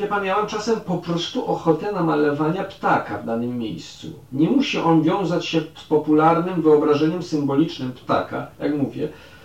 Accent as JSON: {"language": "Polish", "country": "United States", "tie": "born or raised there", "said": "ja mogłem tam w dzieciństwie w Stanach Zjednoczonych specjalnie oglądać takiego"}